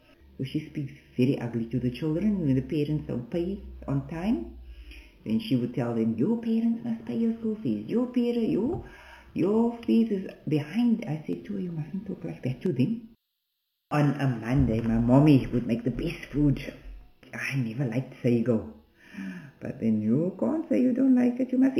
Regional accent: Wynberg, Western Cape, South Africa; born there; I was born in Wynberg. That time the people had babies in the houses. My mommy's mom lived in the road Karima lives in, and I was born in their house in Kent Road. I was 10 days old when my dad bought the house in Bath Road

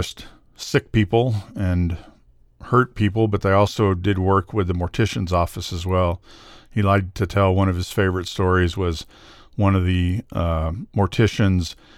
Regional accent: Kansas City, United States; born there; So I was born in 1968 in Kansas City. The hospital was just down the road from where we lived at the time in Westwood.

